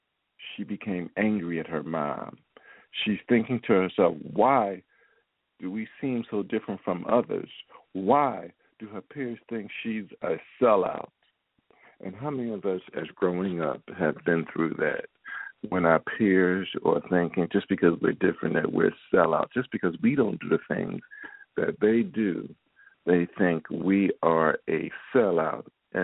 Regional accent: Philadelphia, Pennsylvania, United States; But again, Charmaine is from my hometown in Philadelphia.

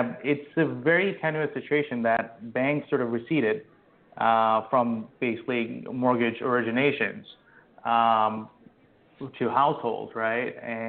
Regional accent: United States; moved away as an adult; now in London, United Kingdom; So I'm an American citizen, but I'm here in London.

